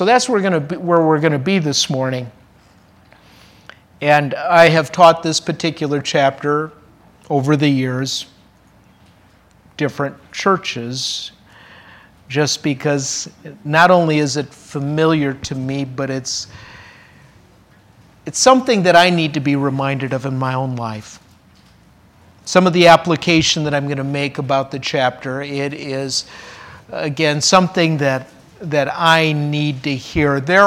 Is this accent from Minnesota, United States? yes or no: yes; Minnesota, United States; And then we moved back to my home state of Minnesota in 1988